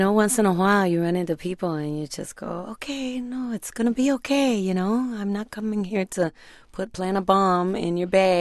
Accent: Oaxaca, Mexico; And I went to one of them in Oaxaca, in my home state in Mexico.

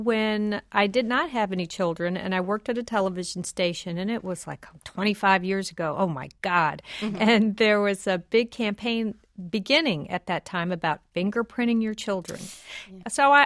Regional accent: Washington, District of Columbia, United States; I grew up in Northeast D.C.

